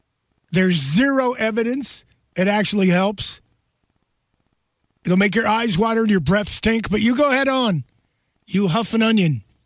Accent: Wilkes-Barre, Pennsylvania, United States; But then I don't live in Wilkes-Barre anymore. I grew up there.

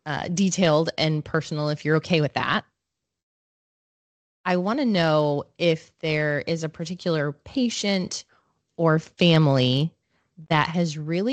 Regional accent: Lorain, Ohio, United States; I grew up in Lorain County. I grew up in Lorain.

